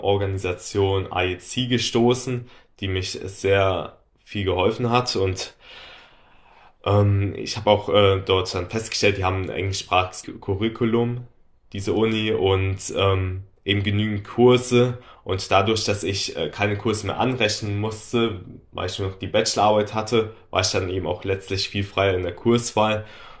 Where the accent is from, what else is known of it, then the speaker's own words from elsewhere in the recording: Mainz, Rhineland-Palatinate, Germany; ich bin 26 Jahre alt. Ich komme aus Mainz